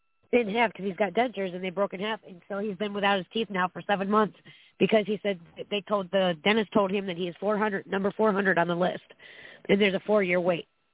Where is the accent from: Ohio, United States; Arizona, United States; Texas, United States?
Ohio, United States; I'm from Ohio